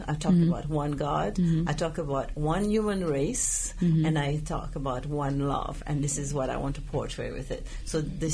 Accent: Haiti; You know, I'm from Haiti, and I grew up with the calabash.

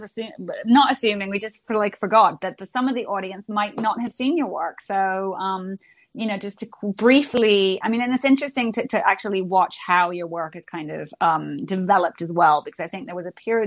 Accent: Bahamas; But, you know, it's like, oh, we're from the Bahamas.

